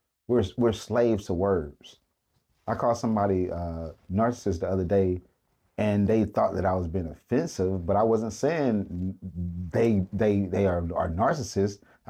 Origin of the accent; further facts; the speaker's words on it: Atlanta, Georgia, United States; I am from the South. I grew up in the city of Atlanta. I'm from the west side of Atlanta.